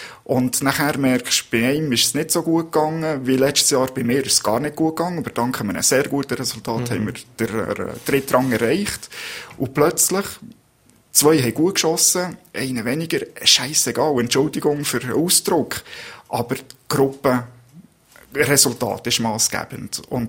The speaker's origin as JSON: {"language": "German", "region": "Fribourg", "country": "Switzerland", "said": "im Freiburgischen, wo ich ursprünglich meine ersten Schützenlektionen genossen habe"}